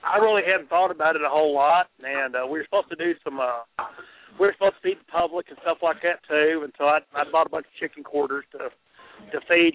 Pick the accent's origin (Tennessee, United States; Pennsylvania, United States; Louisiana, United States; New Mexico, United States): New Mexico, United States; I'm originally from New Mexico, and so green chili is a huge thing out where I come from.